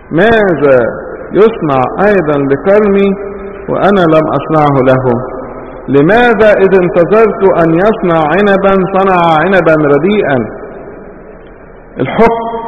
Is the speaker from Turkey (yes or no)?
no; Egypt; احنا عندنا في مصر الجبال بتاعتنا كلها ناشفة صحر